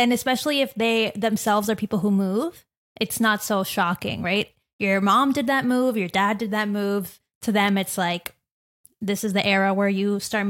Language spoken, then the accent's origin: English; Florida, United States; Because I'm from Florida too, and I had no idea about this.